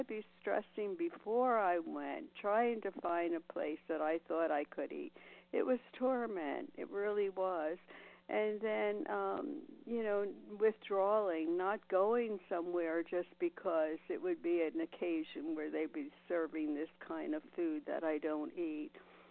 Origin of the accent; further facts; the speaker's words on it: Nevada, United States; Sorry, I'm from Nevada.